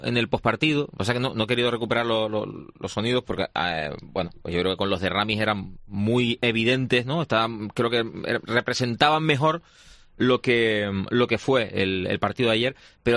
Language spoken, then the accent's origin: Spanish; Canary Islands, Spain; Nosotros somos canarios.